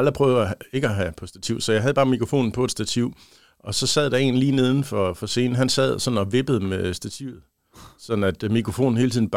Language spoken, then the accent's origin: Danish; Jutland, Denmark; now in Copenhagen, Denmark; fordi jeg var næsten lige flyttet fra Jylland, så jeg talte meget jysk.